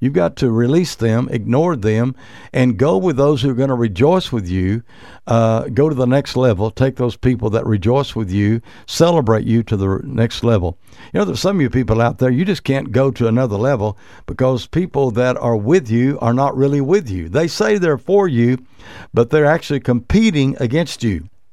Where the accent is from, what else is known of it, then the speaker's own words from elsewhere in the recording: Comanche, Oklahoma, United States; Comanche, Oklahoma, my hometown.